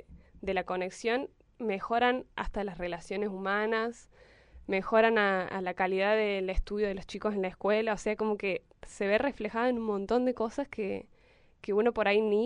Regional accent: Las Rosas, Córdoba, Argentina; now in Córdoba, Argentina; yo soy de Tras la Sierra, de Las Rosas.

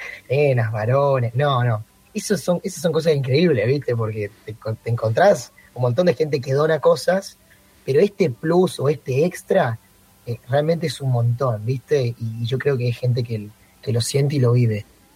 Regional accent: Chaco, Argentina; now in Zárate, Argentina; yo me vine de muy lejos, ¿no? Porque soy del Chaco, y me vine hasta acá a Zárate

